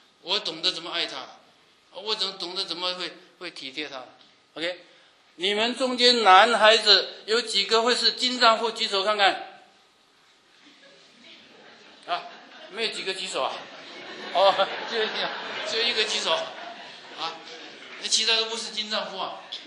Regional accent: Guangdong, China; 我们是广东人，早期的移民到了旧金山

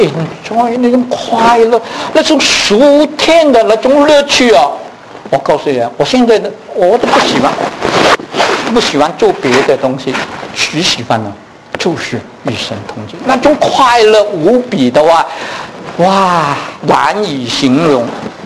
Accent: Hong Kong; 我是一个香港人，香港仔，钱钱钱

